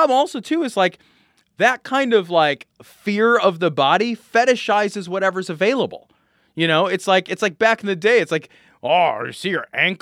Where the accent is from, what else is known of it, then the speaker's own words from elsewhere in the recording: Ireland; That's fucking, I'm Irish.